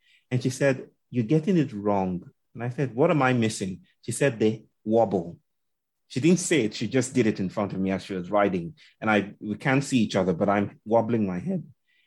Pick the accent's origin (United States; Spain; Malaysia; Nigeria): Nigeria; now in India; as a Nigerian living in India. And I've lived in this country for 7 years now.